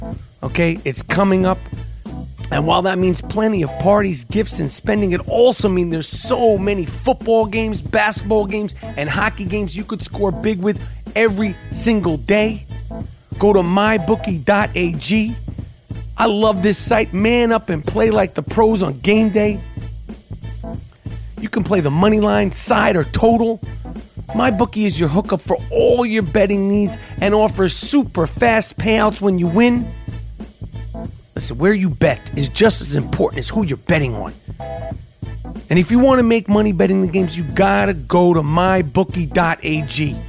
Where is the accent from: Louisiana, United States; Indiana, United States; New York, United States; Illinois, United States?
New York, United States; New York City; I grew up in New York City, man.